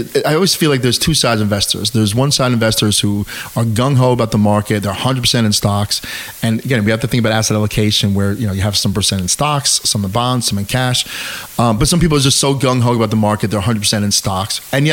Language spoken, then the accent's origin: English; New York, United States; I am local from the Hudson Valley. I've lived my whole life, will live my whole life in the Hudson Valley.